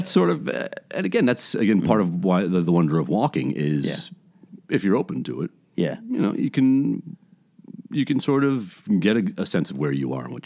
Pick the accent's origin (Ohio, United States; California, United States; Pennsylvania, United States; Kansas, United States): California, United States; Los Angeles; But, you know, L.A. being my home